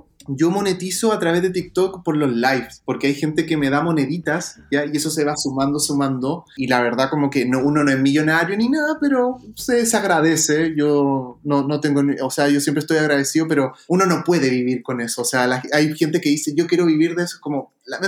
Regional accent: Chile; Somos los únicos chilenos hasta el día de hoy.

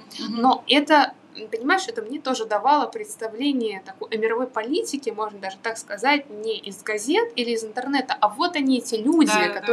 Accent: Russia; now in Germany; что я из России.

